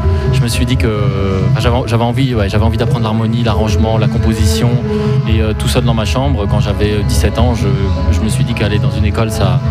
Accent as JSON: {"language": "French", "country": "Belgium", "lives_now": "Paris, France", "said": "j'ai aussi un passeport suisse. Donc, je suis belge et suisse."}